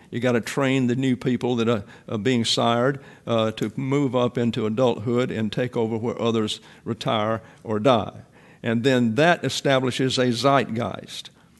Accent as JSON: {"language": "English", "region": "the South", "country": "United States", "said": "I knew nothing about Catholicism because I'm from the South and didn't have many down there."}